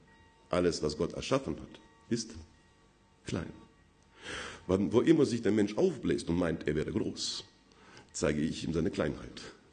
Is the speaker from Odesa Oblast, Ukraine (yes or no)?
yes; Odesa, Odesa Oblast, Ukraine; Ja, ich komme aus der Odessa, nicht?